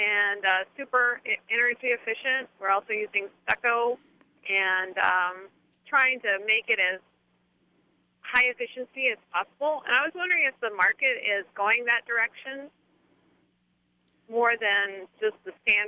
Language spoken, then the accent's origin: English; Derby, Kansas, United States; I am from Derby, and we're building a house out by Rose Hill